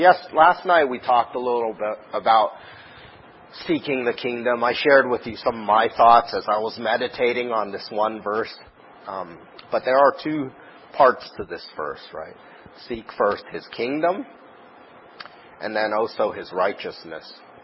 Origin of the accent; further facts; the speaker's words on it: Seattle, Washington, United States; I'm from Seattle, so I'm a big Seattle sports fan